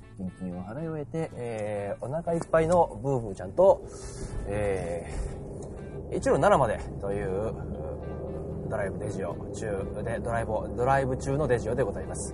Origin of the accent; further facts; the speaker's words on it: Kyoto, Japan; 家内も京都の出身、私も京都の出身